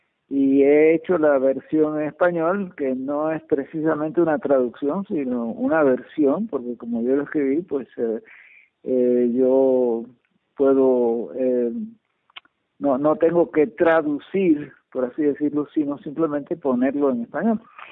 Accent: Cuba; now in United States; Sí, sí, yo me fui de Cuba en el año 1956.

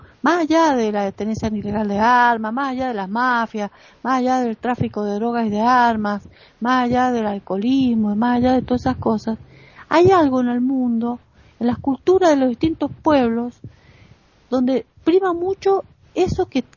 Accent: Argentina; en mi país, Argentina, que hace 40 años que está la democracia

